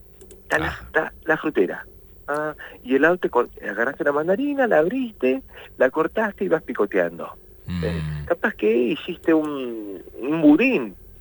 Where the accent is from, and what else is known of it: Argentina